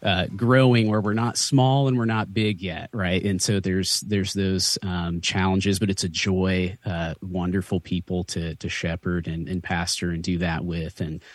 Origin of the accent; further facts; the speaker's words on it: Colorado, United States; Yeah, I loved growing up in Colorado because of the recreational pieces, you know, skiing.